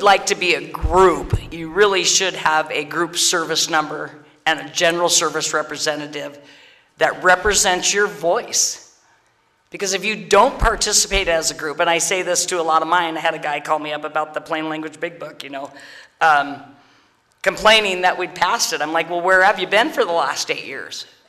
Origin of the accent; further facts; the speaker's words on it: Libby, Montana, United States; So in my small town of Libby, Montana, we have a couple gro